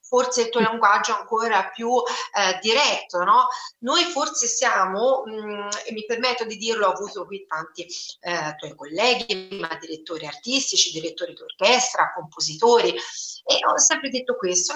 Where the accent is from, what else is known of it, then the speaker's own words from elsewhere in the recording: Tuscany, Italy; essendo toscana